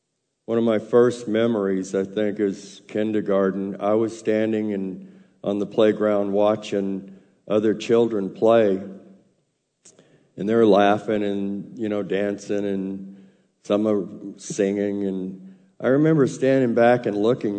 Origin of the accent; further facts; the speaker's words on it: California, United States; also born or lived in Macon, Georgia; I was born in Macon, Georgia. I'm a southerner, but we're Jewish. Grew up in a Jewish home. We later moved to California, and I went to Hebrew school at Temple Beth Shalom in Santa Ana.